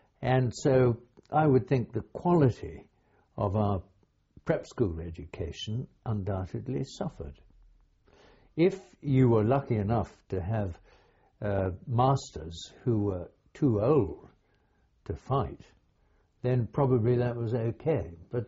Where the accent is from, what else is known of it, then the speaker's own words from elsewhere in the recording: Masvingo, Zimbabwe; born there; I was born in Rhodesia, as it was then called.